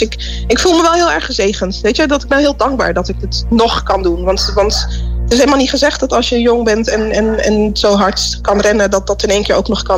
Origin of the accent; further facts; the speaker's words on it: Netherlands; Ja, ik kom van Nederland uit dan.